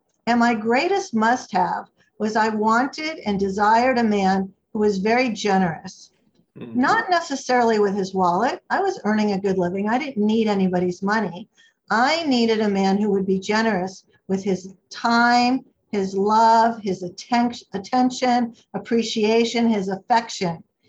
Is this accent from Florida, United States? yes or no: yes; Miami, Florida, United States; And I had learned from growing up in Miami, where the official language is Spanglish